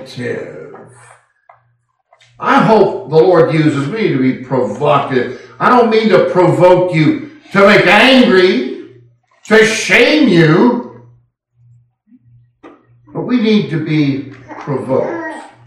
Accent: Castro Valley, California, United States; And I used to throw the Oakland Tribune in my hometown, the big city of Castro Valley, California.

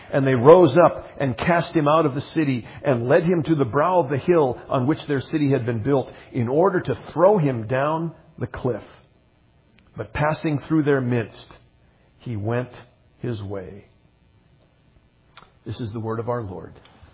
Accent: Jamestown, North Dakota, United States; My hometown, Jamestown, North Dakota, is famous for several people who grew up there, present company excluded.

